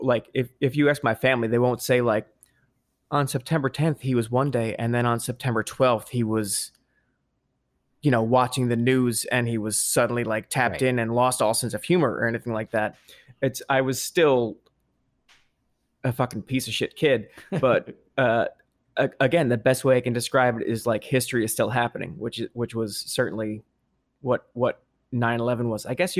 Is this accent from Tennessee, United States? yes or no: no; New Jersey, United States; And our reaction to 9/11 growing up in New Jersey was like, a swell of community